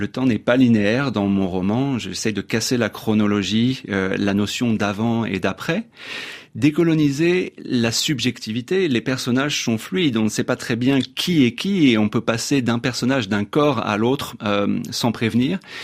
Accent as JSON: {"language": "French", "country": "France", "tie": "born or raised there", "said": "Moi qui ai grandi dans la fascination du cinéma américain, en tant que petit français"}